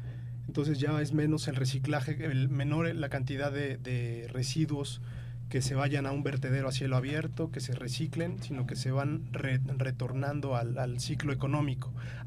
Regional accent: Mexico; yo que vengo de México

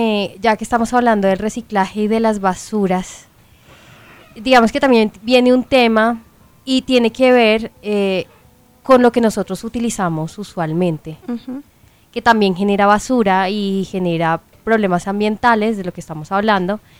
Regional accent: Bogotá, Colombia; hablemos de lo que nosotros como bogotanos, porque es que aquí, compañeras de trabajo, no podemos negar algo, y es que en esta ciudad no solo vive el bogotano.

